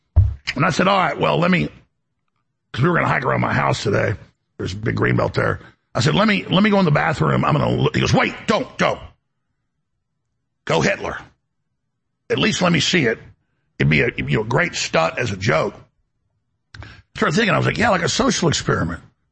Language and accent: English; United States; I'm an American. I'm a Thomas Jefferson guy.